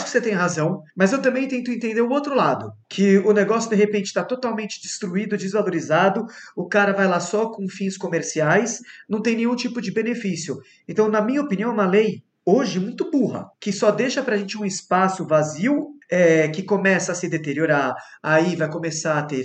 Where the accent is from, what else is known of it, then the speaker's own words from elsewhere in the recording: São Paulo, Brazil; born there; eu nasci em Higienópolis e a gente vê muito disso lá, que são os famosos imóveis tombados. E no Bom Retiro, também onde eu moro hoje